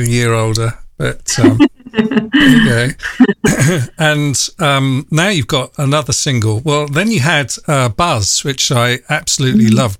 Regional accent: London, United Kingdom; I'm from North London

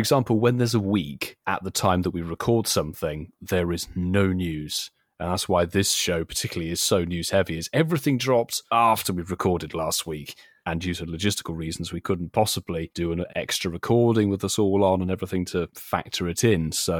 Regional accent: South West England, United Kingdom; Well, technically, I'm from the West Country, so I should sound like a farmer, but I don't.

